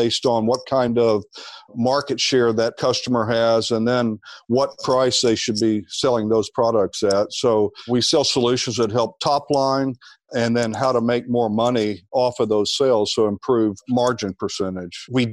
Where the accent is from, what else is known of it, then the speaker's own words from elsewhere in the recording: Little Rock, Arkansas, United States; I grew up in Little Rock, Arkansas.